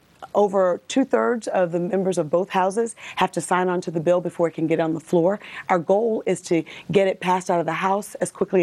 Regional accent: Selma, Alabama, United States; Selma, my hometown, gets its proper due as the epicenter of America's voting rights movement.

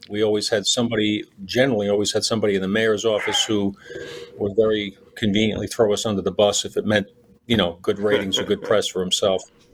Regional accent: Queens, New York, United States; I mean, I grew up in Queens and I ultimately had to move out to get a house.

